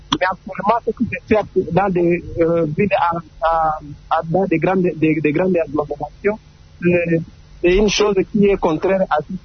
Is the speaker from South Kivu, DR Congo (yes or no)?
yes; Bukavu, South Kivu, DR Congo; si je prends l'exemple d'ici chez nous à Bukavu